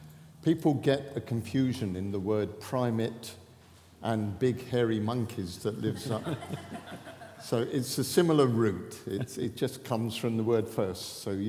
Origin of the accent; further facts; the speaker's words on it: South East England, United Kingdom; I come from Southeast England, obviously. And my bedroom looked over the English Channel.